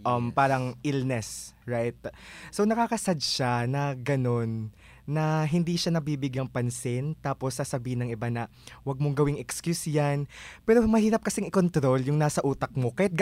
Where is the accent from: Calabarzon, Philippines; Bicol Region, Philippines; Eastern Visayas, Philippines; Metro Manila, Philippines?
Eastern Visayas, Philippines; Tacloban; kasi umuwi ako sa Tacloban at doon talaga ako nag-recover ng todo-todo